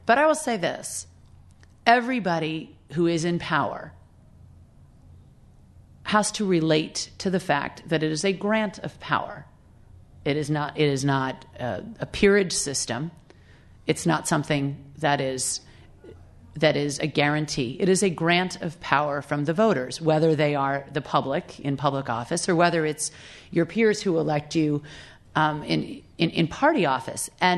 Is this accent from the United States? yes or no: yes; San Francisco, California, United States; being from San Francisco, I always thought my hometown was better.